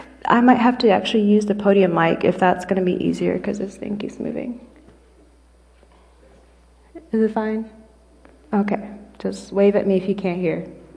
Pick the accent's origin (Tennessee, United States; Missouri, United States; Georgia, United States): Tennessee, United States; also born or lived in North; I have Jamaican parents, and I grew up in Tennessee, although I was born in the north, and I moved out here in June of 2020.